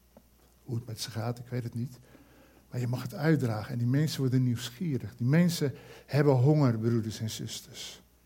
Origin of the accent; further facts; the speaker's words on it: Amsterdam, North Holland, Netherlands; Ik ben een voetballiefhebber uit Amsterdam.